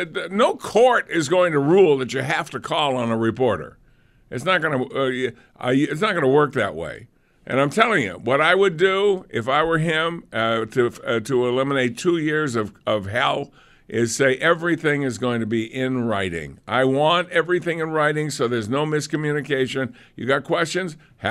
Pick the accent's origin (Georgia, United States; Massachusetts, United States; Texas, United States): Massachusetts, United States; Lunenburg; You know where he built one? In Lunenburg, Massachusetts.